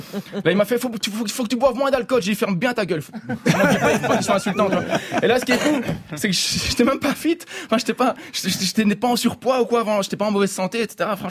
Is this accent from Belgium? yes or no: yes; Belgium; je viens de Belgique